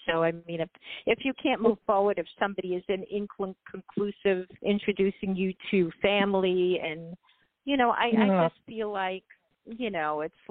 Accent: Brooklyn, New York, United States; Yeah, well, I'm from Brooklyn, so that's sort of like Manhattan.

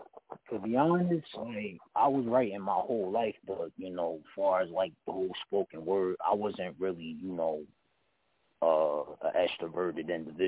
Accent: Newark, New Jersey, United States; I'm from Newark, New Jersey.

